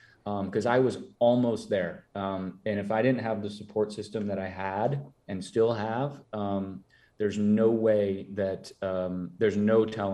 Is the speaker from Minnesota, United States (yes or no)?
yes; Minnesota, United States; Like I'm from Minnesota. I'm Minnesota nice.